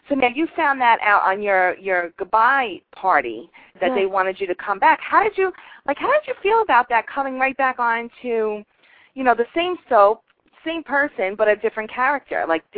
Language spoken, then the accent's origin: English; New York, United States; I'm from right outside of the Bronx.